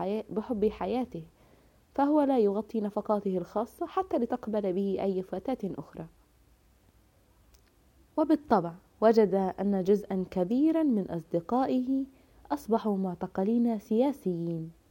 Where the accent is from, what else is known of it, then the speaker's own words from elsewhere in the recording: Egypt; على تأقلم العقل البشري مع حياتنا كمصريين بشكل خاص